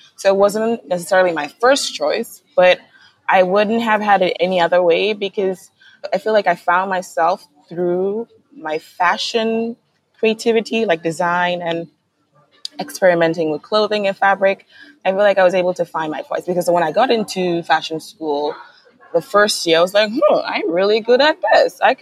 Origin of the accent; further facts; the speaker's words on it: Kumasi, Ashanti, Ghana; So I grew up in Kumasi in a house full of close relatives.